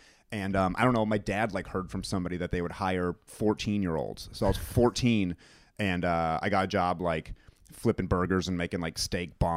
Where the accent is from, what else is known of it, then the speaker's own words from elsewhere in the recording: New Hampshire, United States; Okay, I grew up in New Hampshire.